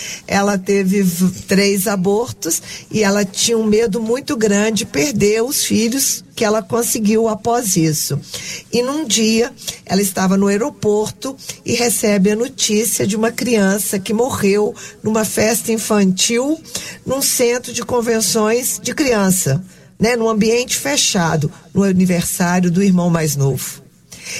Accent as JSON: {"language": "Portuguese", "region": "Minas Gerais", "country": "Brazil", "said": "Eu sou mineira, nós também pedimos."}